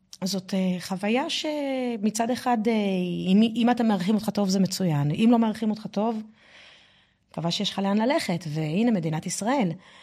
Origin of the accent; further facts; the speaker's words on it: France; אני יכולת להגיד לך שאני גדלתי בצרפת בתקופה שבה כל חבריי היו בני מיעוט